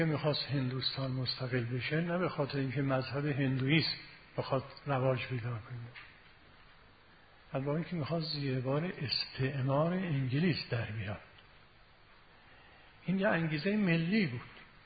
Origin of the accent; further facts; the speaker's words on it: Iran; به خاطر اینکه ما ایرانی هستیم، فرهنگ دیرپایی داریم، سابقه تاریخی چند هزار ساله داریم